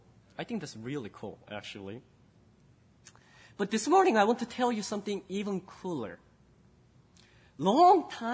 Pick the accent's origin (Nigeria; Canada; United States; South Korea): South Korea; also born or lived in Cambodia; But, well, I am from Korea, but I also lived in Cambodia for a long time. So I usually tell people that, well, I was born in Korea, but I'm from Cambodia, or I lived in Cambodia.